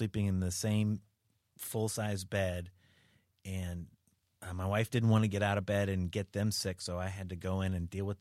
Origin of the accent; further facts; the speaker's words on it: Webster Groves, Missouri, United States; I grew up in St. Louis.